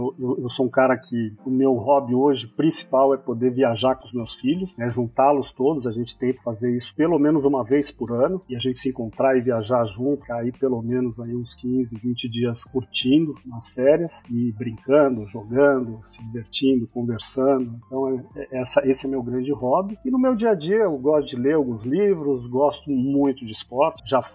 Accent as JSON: {"language": "Portuguese", "region": "São Paulo", "country": "Brazil", "tie": "born there", "said": "tenho 57 anos, nasci aqui em São Paulo, na capital paulistano."}